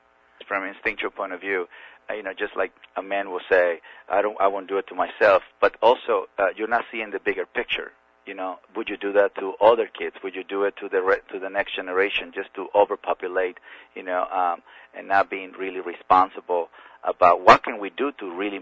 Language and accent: English; Mexico; I'm from Mexico, I'm from a farm